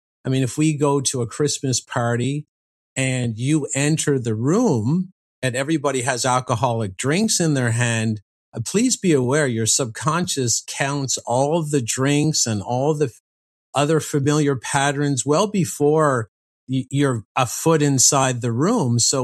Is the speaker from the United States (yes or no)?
no; Canada; I have high caliber weapons myself, even as a Canadian.